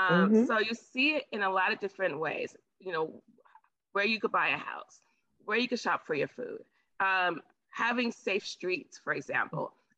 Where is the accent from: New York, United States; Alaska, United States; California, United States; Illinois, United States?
New York, United States; New York City; even though I grew up in New York City, I didn't deal with, thankfully, I didn't have a lot of interactions with racist individuals.